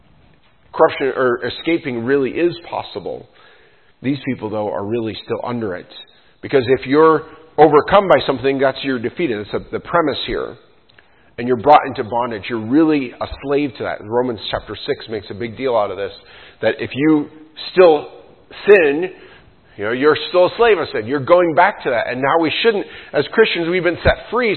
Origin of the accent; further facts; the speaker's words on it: New York, United States; now in Iowa, United States; you know, here in Iowa, we have the Amana colonies. You go back to the history of some of that, and I grew up in New York.